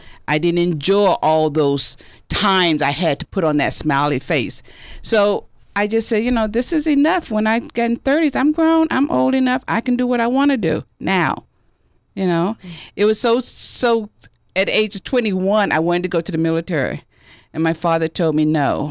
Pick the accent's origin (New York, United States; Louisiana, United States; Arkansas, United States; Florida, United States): Florida, United States; In the South, I'm from Florida originally.